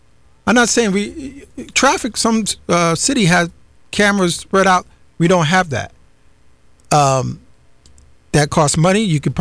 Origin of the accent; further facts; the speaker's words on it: New York City, New York, United States; now in Palm Bay, United States; I grew up in New York City. I seen the worst of the worst, in city government and property and bad policing.